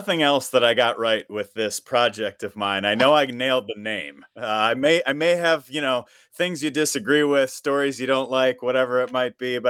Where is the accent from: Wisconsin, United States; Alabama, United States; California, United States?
Wisconsin, United States; I grew up in Waukesha County.